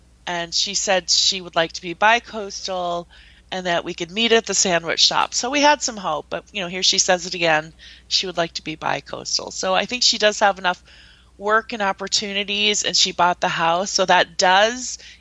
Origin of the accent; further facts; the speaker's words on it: Minnesota, United States; accent: Minnesota; So I get it. Like, I can make my Minnesota accent because I don't mean ill will with it.